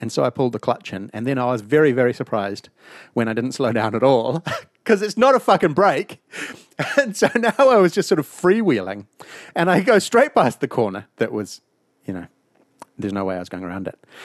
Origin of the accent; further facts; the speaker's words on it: Auckland, New Zealand; I'm from Auckland. I don't live here.